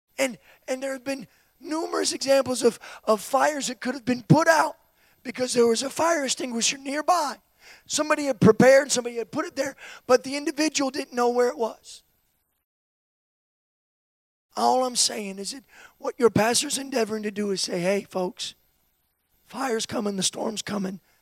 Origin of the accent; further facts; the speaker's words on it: Florida, United States; Many of you know I'm from Florida. In Florida, we have these things called hurricanes.